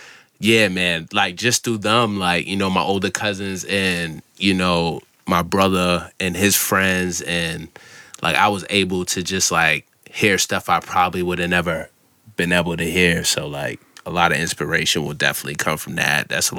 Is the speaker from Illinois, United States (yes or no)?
no; Massachusetts, United States; also born or lived in Falmouth, Massachusetts; I'm from Massachusetts. I moved around a lot, until the age 8. So I didn't have a home base.